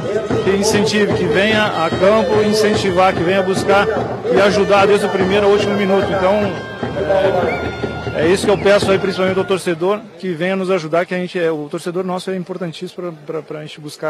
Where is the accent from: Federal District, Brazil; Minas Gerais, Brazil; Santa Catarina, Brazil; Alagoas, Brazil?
Minas Gerais, Brazil; Juiz de Fora; eu moro na cidade, porque eu sou de Juiz